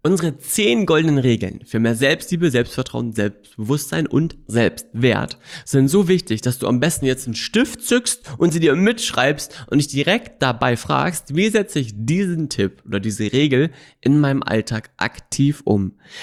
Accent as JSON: {"language": "German", "town": "Melle", "region": "Lower Saxony", "country": "Germany", "tie": "born or raised there", "said": "Ich war früher ein richtiger Heimscheißer und bin in meinem kleinen Ort Melle groß geworden, meine Heimat, mein Zuhause, in einem Mehrgenerationenhaus mit meiner Omi, mit meinem Opi, mit meinen Eltern, mit meiner großen Schwester, ganz vielen Haustieren."}